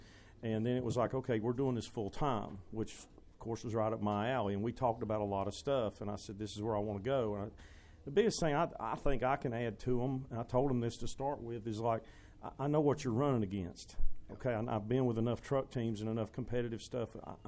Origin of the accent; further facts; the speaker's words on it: Abingdon, Virginia, United States; And when I moved back to the Abington, Bristol area, which is my hometown, I went back